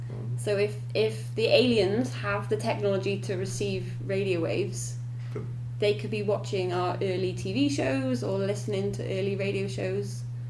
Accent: Wales, United Kingdom; Yeah, so I'm Welsh.

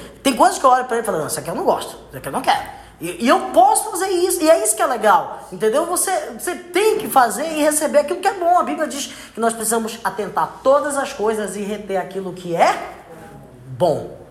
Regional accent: Pará, Brazil; Eu amo Marajó, sou do Marajó, mas eu não sinto que o meu chamado é para lá.

